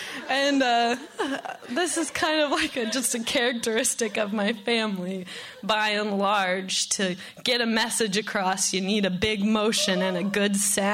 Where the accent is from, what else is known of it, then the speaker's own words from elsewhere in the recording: Indiana, United States; And we're from Indiana, you know, but for some reason everyone thought we were from Boston.